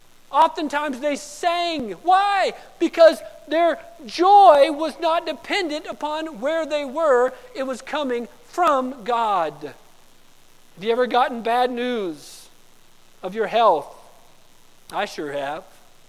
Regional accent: West Palm Beach, Florida, United States; also born or lived in Gallup, United States; We lived in West Palm Beach, Florida. I was born in Gallup, New Mexico, but my parents got very sick and I got very sick, and so we moved back to West Palm Beach, Florida

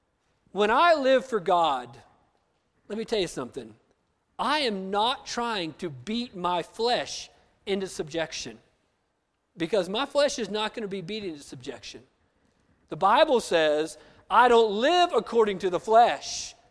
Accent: United States; I grew up on the Navajo Indian Reservation. I've seen what alcohol can do.

